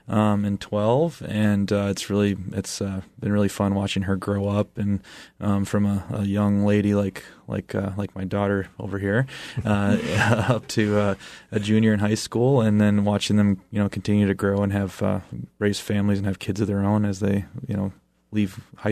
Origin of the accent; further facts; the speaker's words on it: Minnesota, United States; Yep, I was born and raised in Minnesota, so grew up a lot with a lot of hockey in my life.